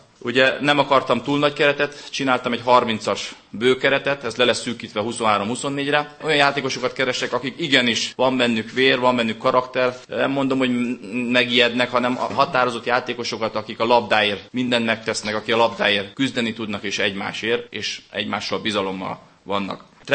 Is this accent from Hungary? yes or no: yes; Hungary; magyar vagyok